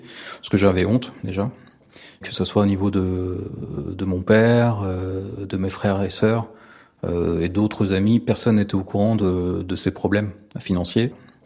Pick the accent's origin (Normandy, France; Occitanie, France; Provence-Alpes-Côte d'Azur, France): Normandy, France; j'ai 37 ans et j'habite en Normandie. J'ai grandi dans le Calvados. Mon père était gendarme, donc j'ai grandi en caserne.